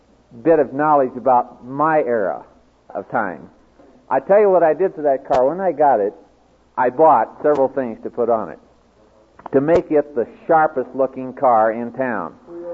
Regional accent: Kansas, United States; also born or lived in Iowa; I grew up down a little town. I was born in Iowa, but I grew up in a little town in southeast Kansas.

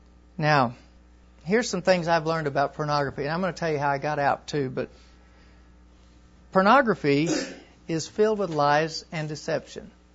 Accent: Tulsa, Oklahoma, United States; I grew up in Tulsa

